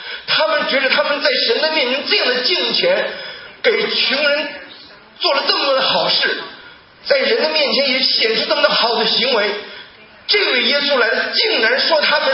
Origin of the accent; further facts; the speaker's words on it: China; 我们中国人很聪明啊